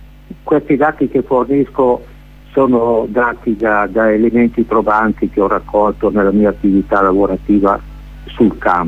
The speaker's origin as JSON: {"language": "Italian", "town": "Como", "region": "Lombardy", "country": "Italy", "tie": "born or raised there", "said": "io, siccome abito a Como, ho lavorato a Como e conosco bene la società comasca, e anche io fin da bambino ero qui a Como, nonostante il nome e cognome sardo, no?"}